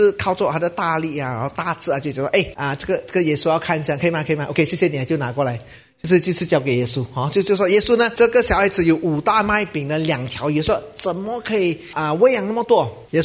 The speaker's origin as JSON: {"language": "Chinese", "country": "Malaysia", "said": "我们是马来西亚的华人，爱便宜爱靓爱精的"}